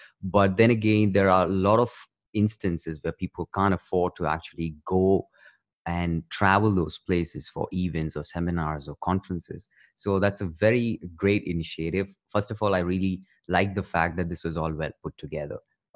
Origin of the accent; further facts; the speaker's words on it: India; some of them even didn't know that I was from India.